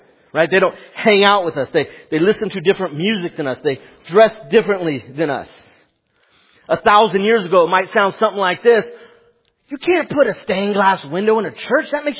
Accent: California, United States; I'm from California, so that means that I believe every inch of Florida is covered with alligators.

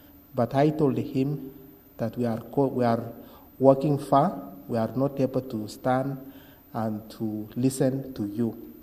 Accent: Kenya; I come from Kenya, and in my family, I was born in a family of 10

